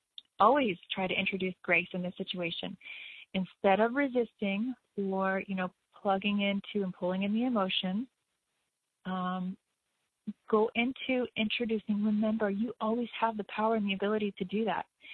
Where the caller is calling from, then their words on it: Kentucky, United States; I'm calling from the Red River Gorge in Kentucky